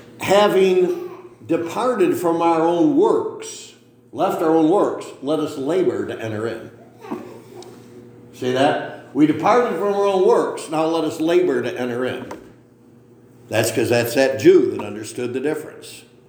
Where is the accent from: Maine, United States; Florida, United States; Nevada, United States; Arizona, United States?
Maine, United States; Machias; You know, we grew up in Machias, and, you know, Machias, the snow season starts somewhere around August and ends around the 1st of July or something. And we lived on Route 16